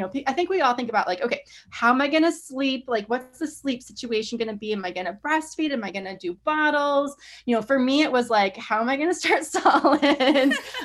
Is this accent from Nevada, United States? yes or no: yes; Reno, Nevada, United States; now in New York City, United States; I'm from Reno, Nevada, of all places, and I live in New York City now, but I came here to dance with New York City Ballet. So I was just like a little girl in a small town who really wanted to go to the big city and become a ballerina.